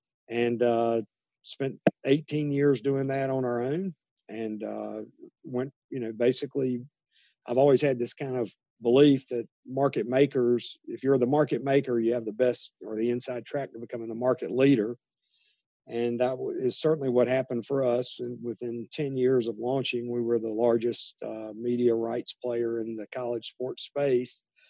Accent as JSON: {"language": "English", "town": "Murfreesboro", "region": "North Carolina", "country": "United States", "tie": "born or raised there", "said": "I grew up in Eastern North Carolina, very rural area, town of about 1,500 people called Murfreesboro, North Carolina."}